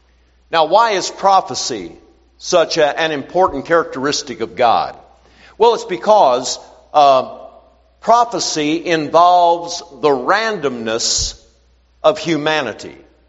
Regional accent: Illinois, United States; I'm from Illinois. I've not preached down in this part of the country too much, but a little bit.

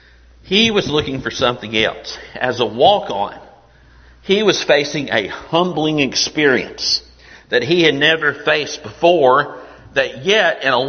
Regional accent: Coleman, United States; I grew up here in Coleman and spent time after graduating Auburn up there

